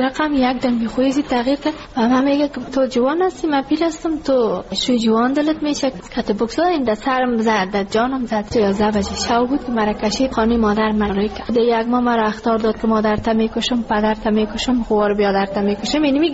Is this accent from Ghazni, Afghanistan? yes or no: yes; Ghazni, Afghanistan; now in Kabul, Afghanistan; ما کابل آمده از غزنی هستیم